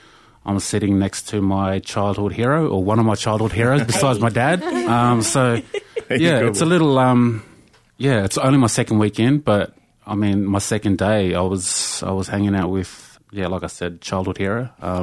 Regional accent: Canberra, Australian Capital Territory, Australia; born there; also born or lived in Swan Hill / Peak Hill / Cootamundra; So I was born in Canberra.

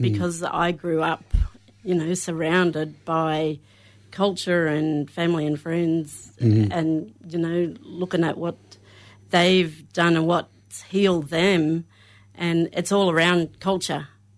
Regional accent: Toomelah, New South Wales, Australia; Mm-hmm. I'm from Toomala, Bogabilla, Gamilaroi tribe.

